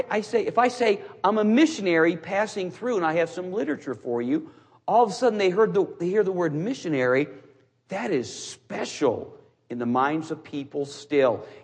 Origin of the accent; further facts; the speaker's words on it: Cleveland, Ohio, United States; Now, I'm from Cleveland, the holy city.